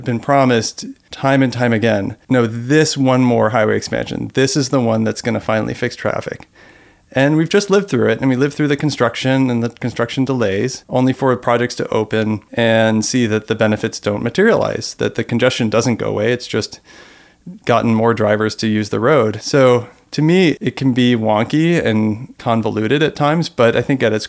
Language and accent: English; Los Angeles, California, United States; I grew up in Los Angeles in the 80s and 90s